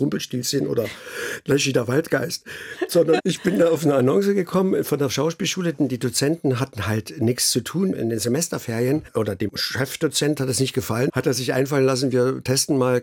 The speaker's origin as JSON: {"language": "German", "town": "Chemnitz", "region": "Saxony", "country": "Germany", "said": "Ich komme aus Karl-Marx-Stadt. Bin praktisch staatenlos, die Stadt gibt es ja nicht mehr. Also Chemnitz."}